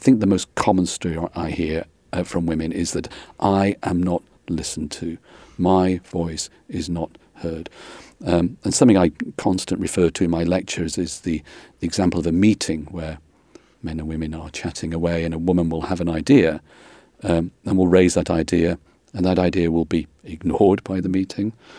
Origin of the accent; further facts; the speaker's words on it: United Kingdom; particularly in the UK, of course, my home country